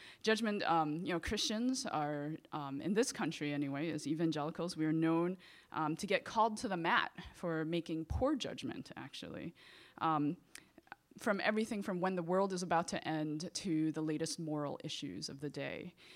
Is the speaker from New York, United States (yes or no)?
yes; New York City, New York, United States; Now, I grew up here in New York City. I was born and raised here in Chinatown.